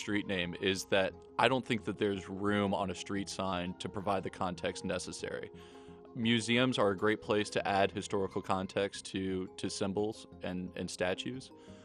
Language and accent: English; Georgia, United States; I grew up on Emerson Avenue, which is a few blocks away from Confederate Avenue. Confederate Avenue was a big part of growing up for me.